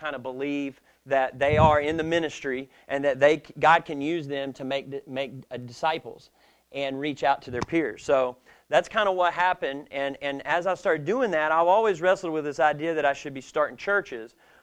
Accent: Kentucky, United States; I grew up in Kentucky here and worked for the Fellowship of Christian Athletes for 11 years.

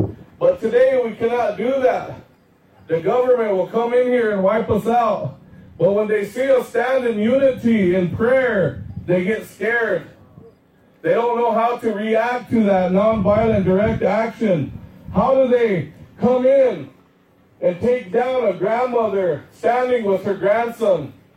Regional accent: Manderson, South Dakota, United States; I'm from the Oyuste Band on the Pine Ridge Reservation, otherwise known as Manderson.

